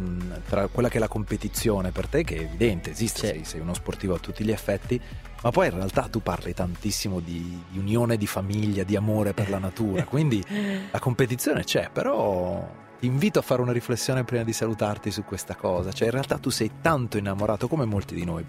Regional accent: Taranto, Apulia, Italy; da uno che è nato e cresciuto a Taranto questo vuol dire tanto

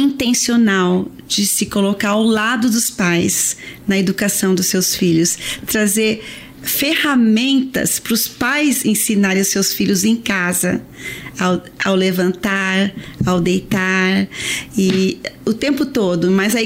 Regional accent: Porto Alegre, Rio Grande do Sul, Brazil; also born or lived in Novo Hamburgo / California; now in United States; Morei 11 anos na Califórnia, no Vale do Silício, mas eu sou gaúcha.

